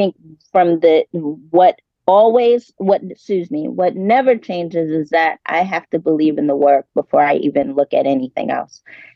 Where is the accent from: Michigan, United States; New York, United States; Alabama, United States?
New York, United States; New York City; And you know, I'm originally from New York City, as she is.